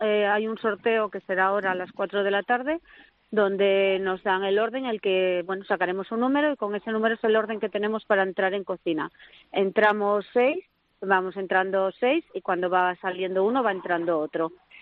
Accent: Asturias, Spain; Sí, soy asturiana.

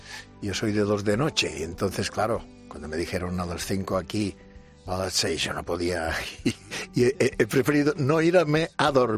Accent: Balearic Islands, Spain; soy mallorquín, soy de Mallorca, y todos los isleños, la gran mayoría, nos tira demasiado la tierra.

